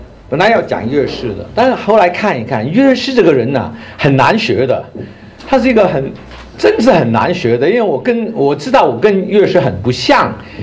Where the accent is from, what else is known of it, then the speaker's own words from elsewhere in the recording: Hong Kong; 那我是从香港来的，香港有很特别的问题。